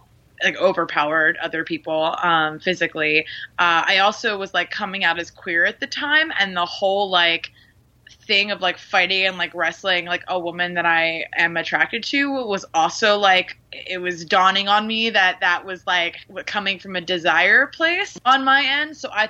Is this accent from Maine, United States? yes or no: no; New Jersey, United States; also born or lived in Baltimore; I was living in Baltimore City. I'm from New Jersey originally.